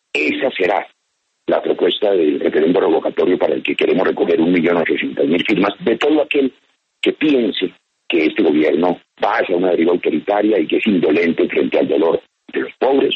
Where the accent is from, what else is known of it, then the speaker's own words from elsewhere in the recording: Colombia; me tiene consternado como muchos colombianos